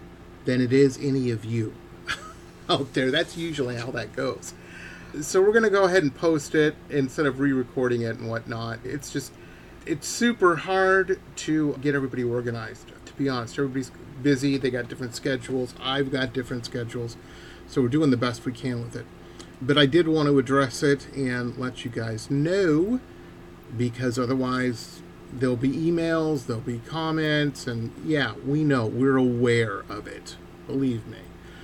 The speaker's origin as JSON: {"language": "English", "town": "Detroit", "region": "Michigan", "country": "United States", "tie": "born or raised there", "said": "I grew up in Detroit, and I try to tell people"}